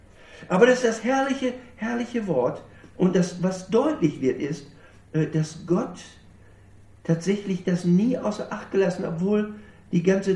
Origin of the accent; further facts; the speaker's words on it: Northern Germany, Germany; Ich komme ja aus Norddeutschland, da sagt man, dummtüch.